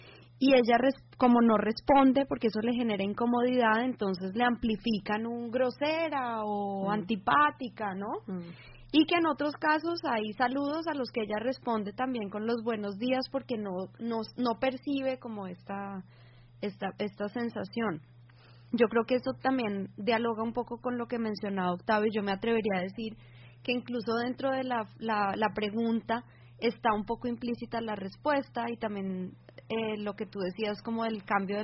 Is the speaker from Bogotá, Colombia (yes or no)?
yes; Bogotá, Colombia; porque yo tampoco soy de aquí, vengo de Bogotá